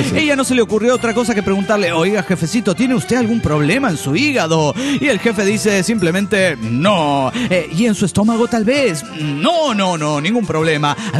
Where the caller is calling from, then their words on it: New Jersey, United States; de New Jersey.